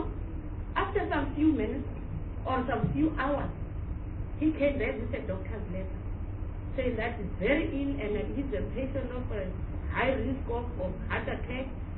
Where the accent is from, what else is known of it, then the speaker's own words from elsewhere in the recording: Cape Town, Western Cape, South Africa; I'm from Cape Town, Calabi